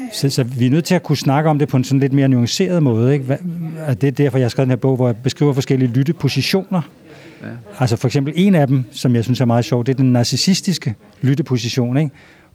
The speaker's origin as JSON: {"language": "Danish", "town": "Holme-Olstrup", "region": "Zealand", "country": "Denmark", "tie": "born or raised there", "said": "jeg blev inviteret til min gamle barndomsby for at holde et foredrag. Jeg tror, at den, der hyrede mig, vidste måske ikke, at jeg kom herfra"}